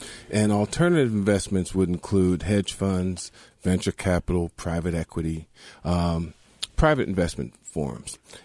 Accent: New Jersey, United States; No. I am originally from New Jersey.

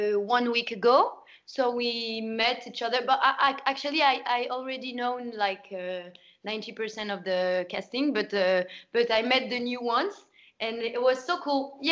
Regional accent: France; I'm French, like born and raised in French.

